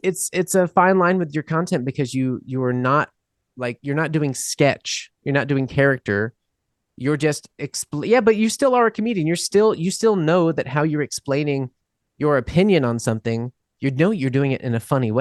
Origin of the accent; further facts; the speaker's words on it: United States; most people don't know I'm American still